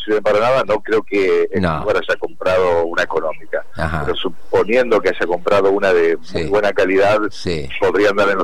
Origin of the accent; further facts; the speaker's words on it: Rosario, Santa Fe, Argentina; now in Buenos Aires, Argentina; Soy rosarino.